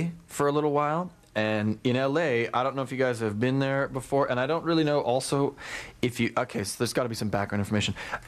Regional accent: Calgary, Alberta, Canada; I grew up in Calgary

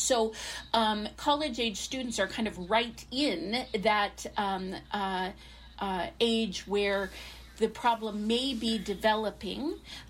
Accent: United States; now in Canada; I come from the United States, where I was born and went to school and also started faculty life.

